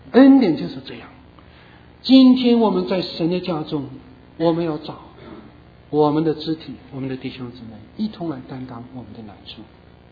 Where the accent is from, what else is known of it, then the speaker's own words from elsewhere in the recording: China; 我们中国人讲一句话，不经一事不长一智